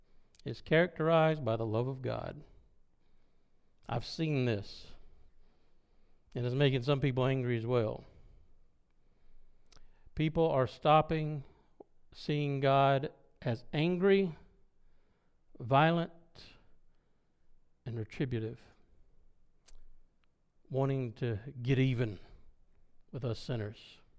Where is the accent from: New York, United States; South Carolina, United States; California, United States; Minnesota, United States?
South Carolina, United States; I was ready to fight because I grew up in South Carolina. You couldn't swing a dead cat without hitting a Baptist.